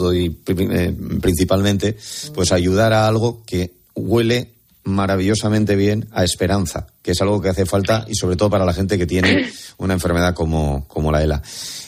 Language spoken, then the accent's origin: Spanish; Bilbao, Basque Country, Spain; soy yo de Bilbao